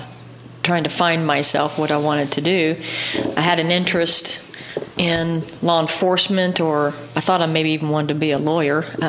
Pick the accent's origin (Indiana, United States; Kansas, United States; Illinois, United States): Indiana, United States; Tell City; now in Evansville, United States; I am from Tell City, a small little town, so coming to Evansville was a big change for me.